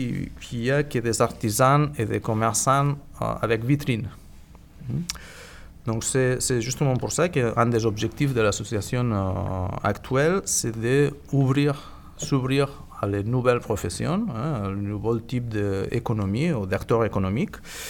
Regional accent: Barcelona, Catalonia, Spain; French is a second language; now in Chaville, France; je suis originaire de Barcelone, installé à Chaville depuis 2020.

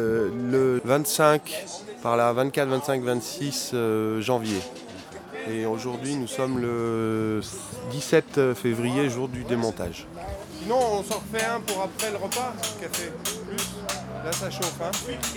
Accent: Grenoble, Auvergne-Rhône-Alpes, France; Je suis grenoblois d'origine

